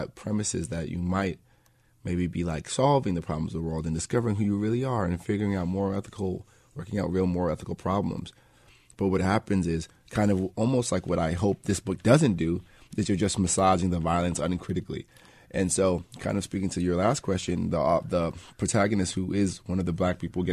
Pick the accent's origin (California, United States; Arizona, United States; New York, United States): New York, United States; Spring Valley; also born or lived in Queens; I was born in Queens. I grew up there, but very early on we moved to Spring Valley, Rockin County, right. Which is just outside the city.